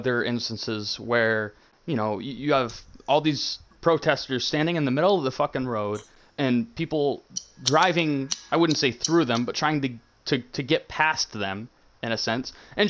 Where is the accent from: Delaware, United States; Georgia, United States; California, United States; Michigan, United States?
Michigan, United States; in my home state, Michigan, down in Flint